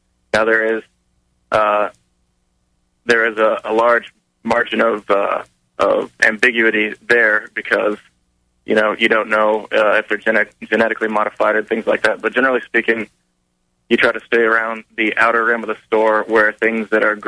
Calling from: Dallas, Texas, United States; I'm from Texas, Dallas area.

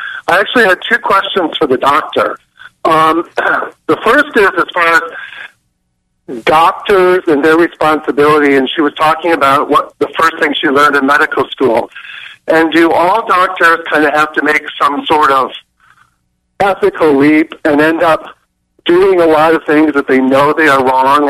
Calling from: Palm Springs, California, United States; I am pretty well. I'm calling from Palm Springs, California.

